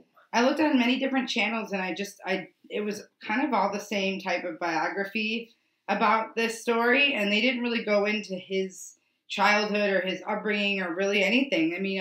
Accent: Rhode Island, United States; accent: Rhode Island; my Rhode Island accent's coming out right now.

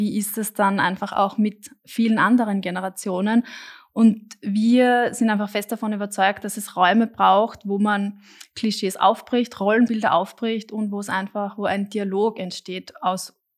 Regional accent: Austria; so wie das bei uns in Österreich oft noch das Thema ist

